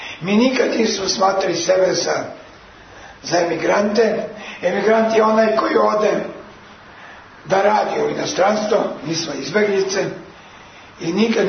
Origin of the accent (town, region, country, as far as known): Serbia